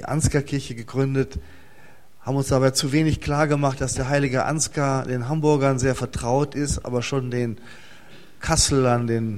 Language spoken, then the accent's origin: German; North Rhine-Westphalia, Germany; Ich bin also gebürtiger Westfale, im östlichsten Teil dieses alten Westfalen geboren. Heute gehört das ja zu Nordrhein-Westfalen an der Weser. Habe dort meine Schule hinter mich gebracht